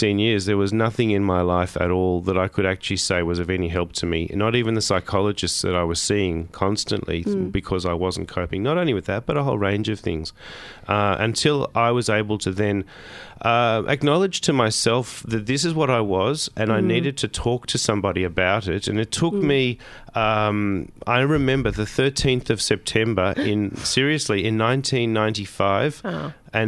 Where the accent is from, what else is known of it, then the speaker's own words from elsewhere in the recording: Melbourne, Victoria, Australia; I was born into a family, you know, with a very strong Jewish identity, and you know, I grew up in Melbourne, and Melbourne has a relatively strong, close-knit Jewish community